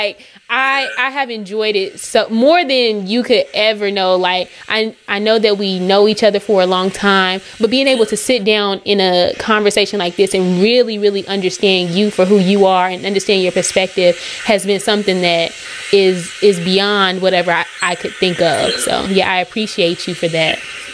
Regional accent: Oklahoma, United States; And because we are from Oklahoma, we always are going to have like a unique experience

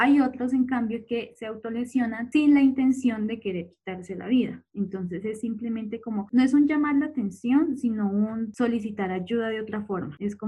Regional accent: Colombia; eso implicó el cuestionamiento incluso como sociedad colombiana

